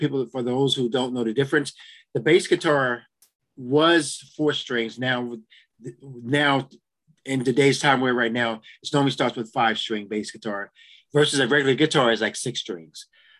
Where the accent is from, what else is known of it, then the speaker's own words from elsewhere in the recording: Cape Charles, Virginia, United States; now in New Jersey, United States; But I'm originally from Virginia, Cape Charles, Virginia, the southern town of on the Eastern Shore.